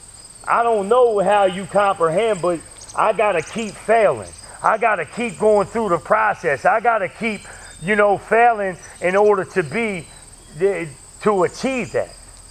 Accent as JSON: {"language": "English", "town": "Baltimore", "region": "Maryland", "country": "United States", "said": "I'm from Baltimore."}